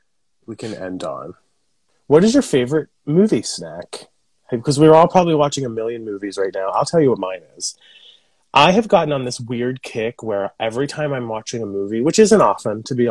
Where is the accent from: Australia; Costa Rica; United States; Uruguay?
Costa Rica; We were supposed to go to my home country, and then I'm... Costa Rica